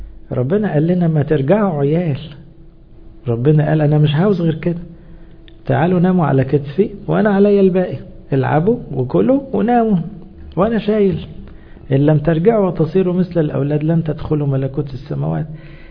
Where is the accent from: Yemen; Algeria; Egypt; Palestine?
Egypt; عندنا في مصر لما عيل في الحضانه او في ابتدائي يعمل عمله يستدعوا ابوه،